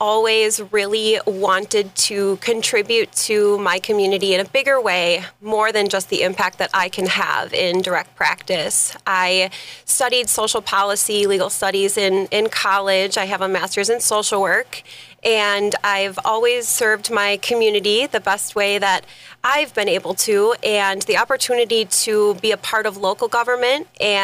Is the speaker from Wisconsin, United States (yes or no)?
yes; Fox Cities, Wisconsin, United States; now in Fond du Lac, United States; I didn't grow up in Fond du Lac. I moved here about 2 years ago. And as you said, I grew up in the Fox Cities.